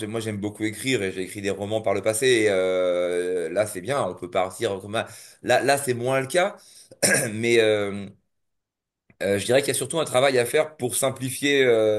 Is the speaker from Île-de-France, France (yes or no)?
yes; Montreuil, Île-de-France, France; En plus, elle habite Montreuil, là où j'ai grandi.